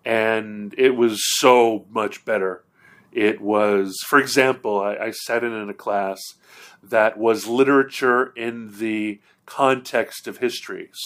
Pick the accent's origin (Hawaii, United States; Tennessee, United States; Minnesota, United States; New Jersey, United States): Hawaii, United States; And I grew up in Hawaii, but I was still white in Hawaii